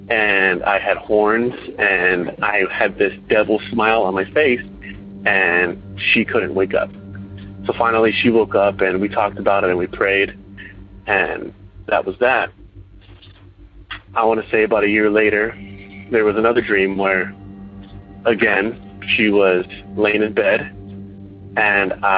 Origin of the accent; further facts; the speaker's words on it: Irvine, California, United States; I'm from Irvine, California